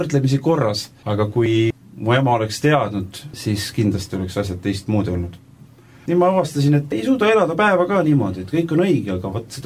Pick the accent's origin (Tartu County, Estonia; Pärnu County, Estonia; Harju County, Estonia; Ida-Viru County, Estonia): Tartu County, Estonia; Elva; Ma olen pärit Elvast ja Elva on selline spordilembene linn